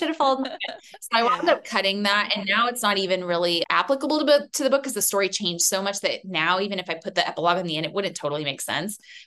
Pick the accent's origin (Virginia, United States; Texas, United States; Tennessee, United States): Texas, United States; I grew up in Texas, which is, you know, every state in the South, even though Texas isn't technically the South